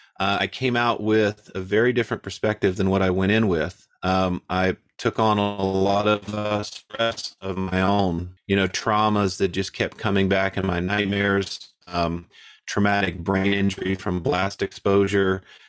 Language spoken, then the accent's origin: English; South Carolina, United States; also born or lived in Kansas; I'm from South Carolina, born in Kansas, raised in South Carolina.